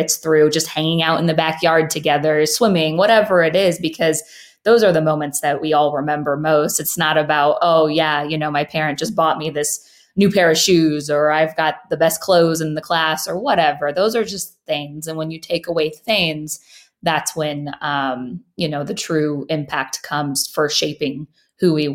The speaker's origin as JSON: {"language": "English", "region": "Midwest", "country": "United States", "tie": "born or raised there", "lives_now": "Las Vegas, United States", "said": "how we grew up, you know, in the Midwest, of just being able to, you know, go outside on our own and play"}